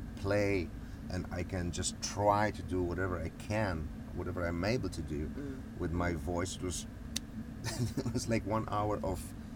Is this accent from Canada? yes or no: no; Poland; English is a second language; We're from Poland, so we like to eat good